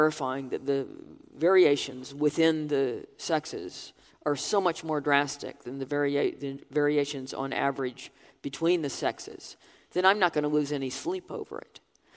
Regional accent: United States; leaving the United States, making my home here. I'm still American.

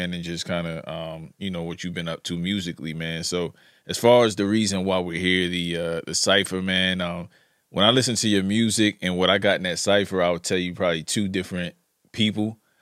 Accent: New York, United States; moved away as an adult; So yeah, I was kind of in between Brooklyn and Lower East Side Manhattan. So I grew up in New York and left like immediately at 18 and just kind of been visiting since.

